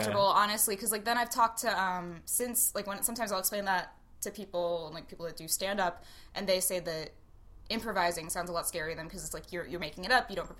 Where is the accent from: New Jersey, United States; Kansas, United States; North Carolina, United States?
New Jersey, United States; I grew up in South Jersey. I went to college in New York. I moved back to the Philly area